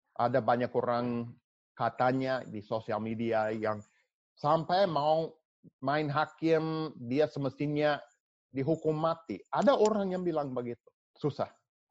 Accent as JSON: {"language": "Indonesian", "country": "United States", "second_language": "Indonesian", "said": "Sebagai orang Amerika, saya berhak mengakui, mengatakan ini."}